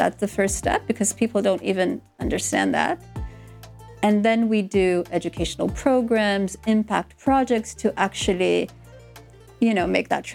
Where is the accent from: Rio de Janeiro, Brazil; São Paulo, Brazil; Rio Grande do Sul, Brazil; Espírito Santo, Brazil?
Rio de Janeiro, Brazil; moved away as an adult; now in London, United Kingdom; I'm from Rio. And, you know, people think of Rio as a very fun and people festive.